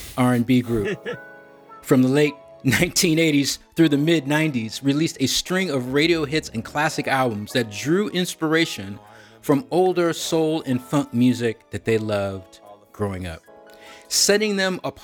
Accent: Oakland, California, United States; Now, I grew up in the Bay Area, and I spent my high school years in Oakland.

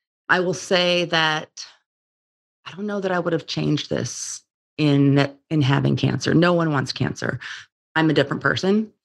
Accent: San Diego, California, United States; born there; also born or lived in Austin, Texas; You don't know this about me, Dr. Pacella, but I was born in San Diego and I was out here in Austin for 26 years.

